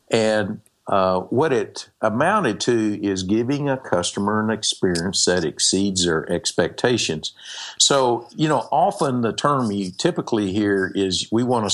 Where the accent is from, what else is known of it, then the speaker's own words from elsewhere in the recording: Texas, United States; But got to remember, I'm from Texas. I'm a simple man with a simple mind here.